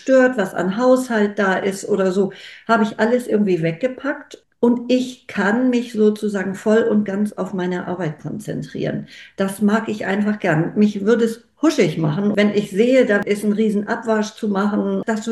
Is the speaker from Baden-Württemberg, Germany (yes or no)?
no; Hamburg, Germany; Ich bin auch eine Hamburgerin. Ich fühle auch diese Stadt so